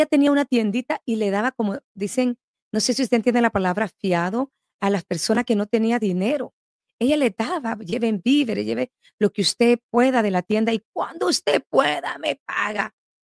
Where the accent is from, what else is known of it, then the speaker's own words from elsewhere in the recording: Guatemala; born there; Sabes, yo soy guatemalteca, nací un 19 de septiembre de 1974 en Guatemala.